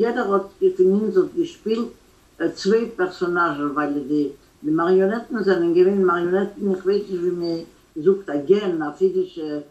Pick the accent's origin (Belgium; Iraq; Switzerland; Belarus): Belarus; Malorita, Brest Region; also born or lived in Gdansk, Poland; now in France; ich bin schon alt, 83 Jahre. Und ich bin nicht geboren in Frankreich, ich bin geboren in Polen.